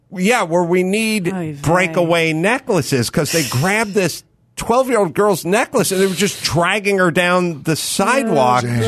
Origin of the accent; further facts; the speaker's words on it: California, United States; You know, I grew up in the San Fernando Valley. I'm old. Shit was closed on Sunday.